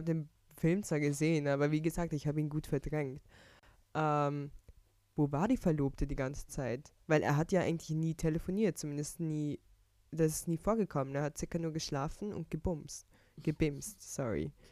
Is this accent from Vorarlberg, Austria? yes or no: yes; Vorarlberg, Austria; now in Vienna, Austria; Okay, wir leben in Wien. Wir kommen aus einem Urkaff in Vorarlberg, also Westösterreich.